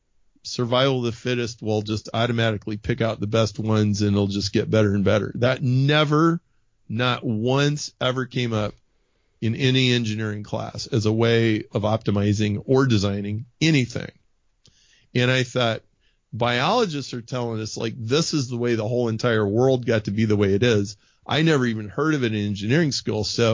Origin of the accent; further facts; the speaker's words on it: Nebraska, United States; We grew up in Nebraska and went to a very, very, very conservative church.